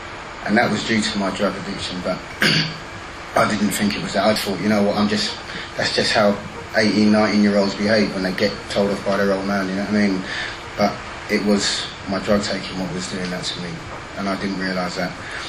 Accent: London, United Kingdom; I was brought up in Wembley, Northwest London.

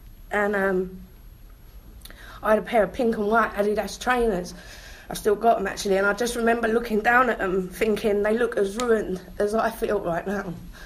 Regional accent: East of England, United Kingdom; accent: Essex; And I said really loudly, is this Lynn Amy in my Essex accent?

